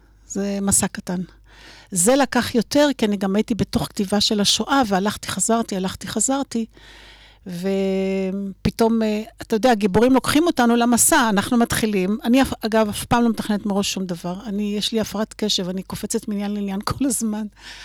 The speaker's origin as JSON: {"language": "Hebrew", "town": "Kfar Hittim", "region": "Northern District", "country": "Israel", "tie": "born or raised there", "said": "אני גדלתי במושב, הורי הקימו את כפחיתים וגדלתי בכפר"}